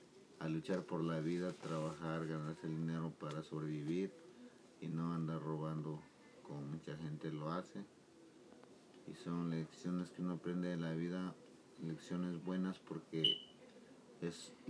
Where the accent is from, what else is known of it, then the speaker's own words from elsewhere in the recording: Puebla, Mexico; moved away; nací en México, del estado de Puebla. Y yo en mi niñez fui muy feliz porque allá en México la niñez es muy diferente acá.